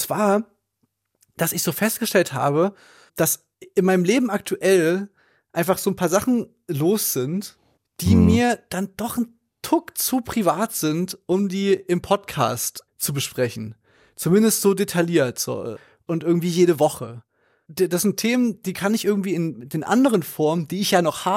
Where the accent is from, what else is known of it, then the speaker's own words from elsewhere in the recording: East Germany, Germany; Ich glaube, das ist aber eher so eine Ossi-Sache. Ich glaube, bei uns im Osten, da waren die die Boomer-Generation, die war so